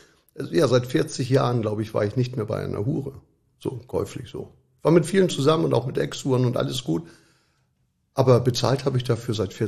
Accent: Hamburg, Germany; Damals in Hamburg war es Schnelsen, Niendorf, so die Ecke. Da sind wir oft hin und her gezogen.

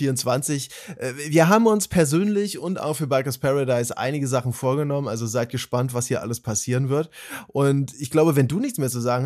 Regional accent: Saxony-Anhalt, Germany; ich komme aus Sachsen-Anhalt

